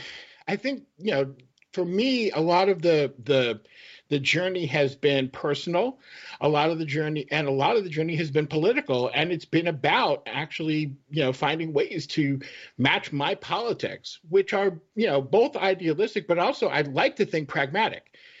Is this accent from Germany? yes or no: no; United States; as an American, that's what I can affect